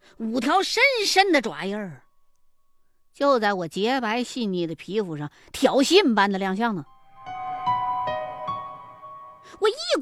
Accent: China; 我们中国人呢，对于玉器向来都有一种偏爱

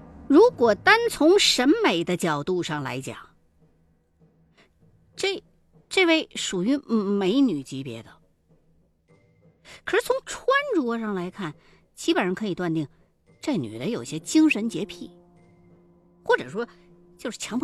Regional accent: Chongqing, China; 我身为一个重庆人

